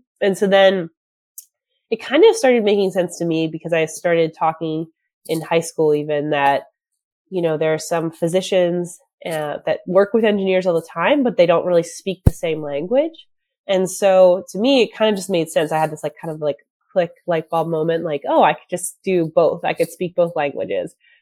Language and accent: English; Pittsburgh, Pennsylvania, United States; Well, I actually grew up, so I'm from Pennsylvania. I'm from around Pittsburgh area.